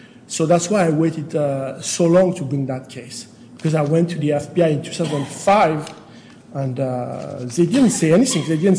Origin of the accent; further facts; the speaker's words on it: Switzerland; now in United States; I mean, in the United States, I grew up in Switzerland